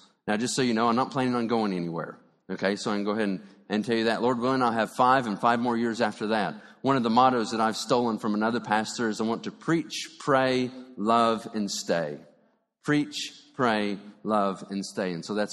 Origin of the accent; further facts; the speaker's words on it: United States; born there; but I was born in America, I was born in a Christian family, and so I'm Christian